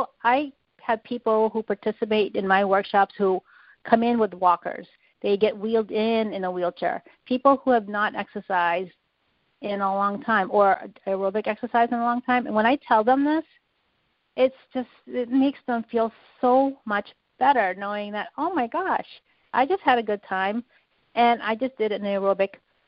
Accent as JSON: {"language": "English", "country": "Philippines", "said": "I'm not Chinese. I'm Filipina."}